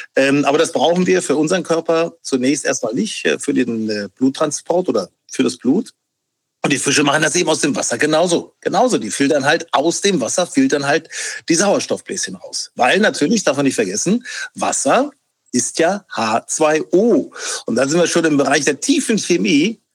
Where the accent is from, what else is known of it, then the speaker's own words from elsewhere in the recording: Burgdorf, Lower Saxony, Germany; Burgdorf, das ist ja meine Heimat. Und ich erinnere mich an das Waldbad Ramlingen-Elershausen. Das ist so die Region Burgdorf, Hannover-Region, eigentlich aber nah an Burgdorf dran.